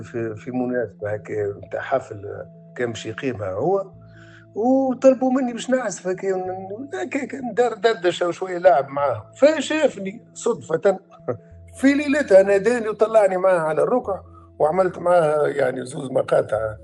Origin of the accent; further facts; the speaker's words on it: Tunisia; وانا صغير ملي في تونس هذيك حبيت نتعلم الناي